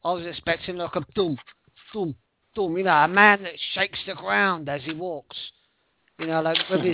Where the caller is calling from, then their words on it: United Kingdom; UK, United Kingdom.